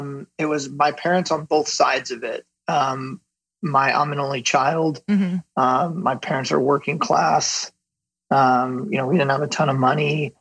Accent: Ventura, California, United States; I grew up in Ventura, which is a small coastal town just south of Santa Barbara here in Southern California.

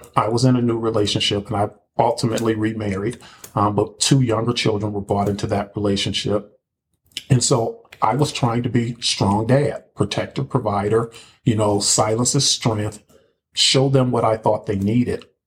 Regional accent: Highland Park, Michigan, United States; So, of course, I'm a native Michigander. I grew up in Highland Park, Michigan, which is a little city surrounded by Detroit.

